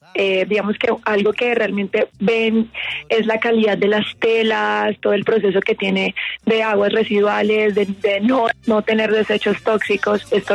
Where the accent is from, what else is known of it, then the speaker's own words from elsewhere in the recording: Chocó, Colombia; un oro chocoano que queremos como engalanar toda esta región de donde vengo.